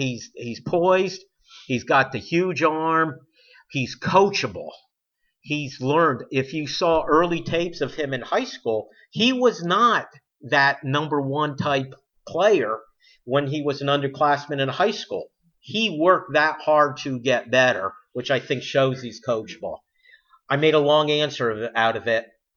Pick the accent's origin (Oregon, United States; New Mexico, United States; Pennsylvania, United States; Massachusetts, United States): Pennsylvania, United States; Berwick; I will never, ever, ever pass up the opportunity to tell people I'm from Berwick.